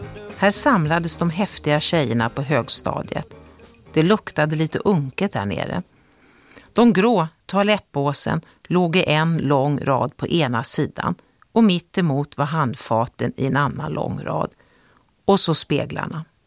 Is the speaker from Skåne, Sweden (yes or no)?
no; Stockholm, Stockholm County, Sweden; Jag växte upp i Farsta med mamma, pappa, min storebror Kent och min 10 år yngre syster Lotta.